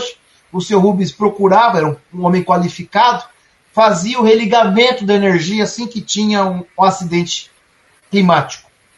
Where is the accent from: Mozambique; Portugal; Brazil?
Brazil; Ourizona, Paraná; now in Apucarana, Brazil; eu sou de Orizona, uma cidadezinha pequenina do lado de Mandaguaçu, ali, Maringá. 3 mil habitantes. Quando eu era jovem, era criança e morava lá, meu pai e minha família estão lá, hoje eu moro em Apucarana